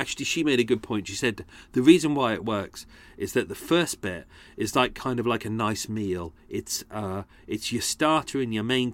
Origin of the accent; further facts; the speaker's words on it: Wales, United Kingdom; accent: Welsh; It kept going all Swansea, and I kept shouting at myself, stop being bloody Welsh, but it wouldn't stop.